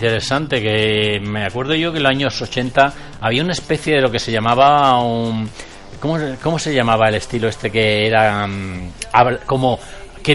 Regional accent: Granada, Andalusia, Spain; accent: Andalusian; yo tengo un habla porque soy andaluz, soy de Granada, soy paisano tuyo prácticamente, tú eres de Almería.

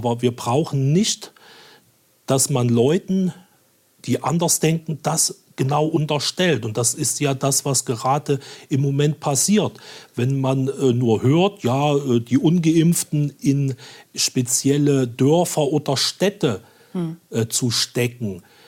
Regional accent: Thuringia, Germany; Dadurch, dass ich ja aus dem Osten komme, meine Heimat Thüringen ist, ich mich sehr gern an sie erinnere, gern auch zu Besuch hinfahre

